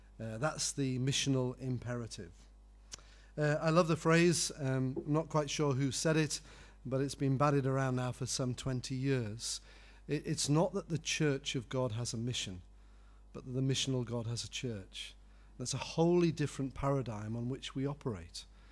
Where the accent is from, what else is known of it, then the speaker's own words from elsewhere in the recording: North East England, United Kingdom; I'm a simple Geordie lad, I was born on Tyneside, I come from an unchurched background